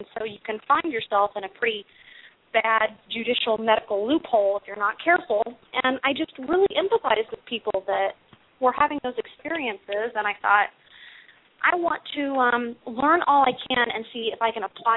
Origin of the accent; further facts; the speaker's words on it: Missouri, United States; And that's shame on me because I'm from Missouri, so shame.